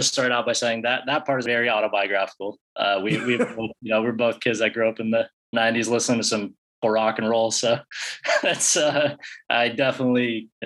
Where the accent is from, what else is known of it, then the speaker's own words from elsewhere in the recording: Alaska, United States; So kind of, I mean, pretty familiar with like kind of a small town setting and the sort of, I mean, Alaska is beautiful, but it is like a little bit redneck too.